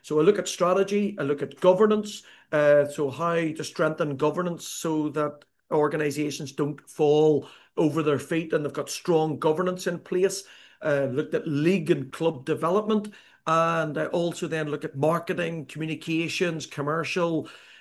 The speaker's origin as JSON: {"language": "English", "country": "Ireland", "accent": "Irish", "said": "Hopefully, I will talk quite slow with my Irish accent because when I get excited, it goes a little bit quicker."}